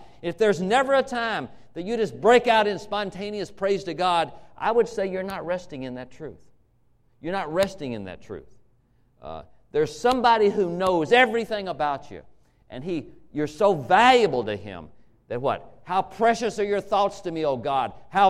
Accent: the South, United States; And I was raised in the South, and they were outside dogs.

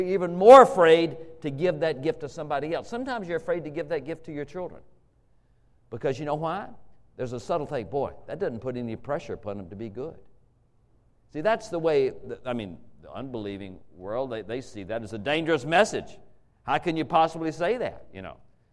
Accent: the South, United States; And I was raised in the South, and they were outside dogs.

